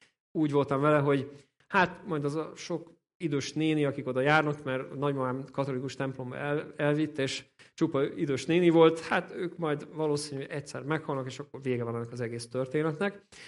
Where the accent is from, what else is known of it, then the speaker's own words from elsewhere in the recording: Budapest, Hungary; also born or lived in Western Hungary; mi budapestiek vagyunk eredetileg, de most egy 27 évet Nyugat-Magyarországon töltöttünk, úgyhogy most egy picit így hazajöttünk. Mindig itt a 11. kerületben laktunk, de még nem tudjuk pontosan, hol fogunk letelepedni, mert most még egyelőre albérletben vagyunk.